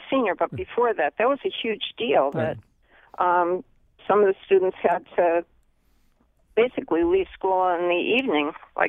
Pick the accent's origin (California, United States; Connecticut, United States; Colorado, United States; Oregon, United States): Connecticut, United States; Bridgeport; now in Collinsville, United States; Okay. But I grew up in Bridgeport.